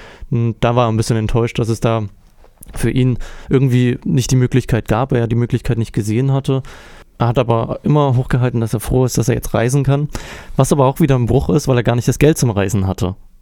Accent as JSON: {"language": "German", "town": "Dresden", "region": "Saxony", "country": "Germany", "said": "Ich bin ja 90 geboren und man wächst so ein bisschen damit auf. Also ich komme ja aus Dresden, da war die DDR zumindest gefühlt noch ein bisschen länger"}